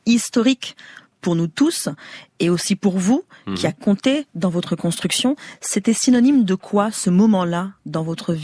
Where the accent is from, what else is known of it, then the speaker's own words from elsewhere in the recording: Romorantin, Centre-Val de Loire, France; Je n'allais pas à l'opéra, évidemment, à Romorantin. Il n'y avait pas d'opéra là où j'ai grandi.